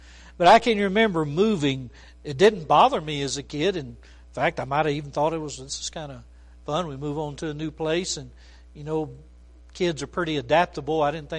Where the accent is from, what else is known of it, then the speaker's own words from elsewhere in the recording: Aransas Pass, Texas, United States; born there; also born or lived in Fort Worth / Belgium; now in Clovis, United States; back to the place I was born in Aransas Pass, Texas, for over 15 years, pastoring there, and then from Aransas Pass, Texas, to here in Clovis, New Mexico